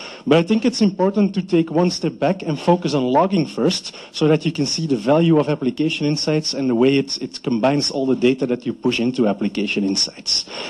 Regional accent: Belgium; I came from Belgium.

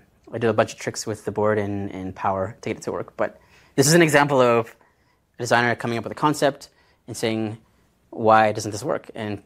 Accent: Calgary, Alberta, Canada; that's actually in Lake Louise, because I'm from Calgary, so.

